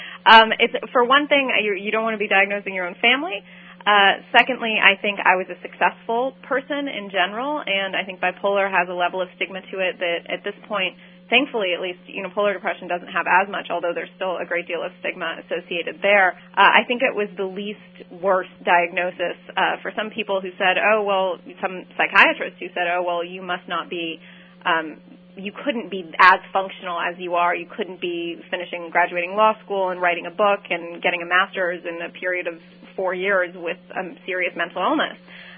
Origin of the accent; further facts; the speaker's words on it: Dayton, Ohio, United States; My extended family is an Iranian-American. I grew up in mostly in Dayton, Ohio, with a large Iranian diaspora, actually.